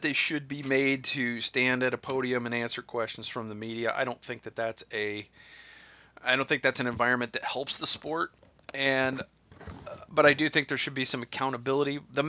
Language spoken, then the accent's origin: English; Columbus, Ohio, United States; I grew up just outside Columbus, and I lived in Columbus for a decade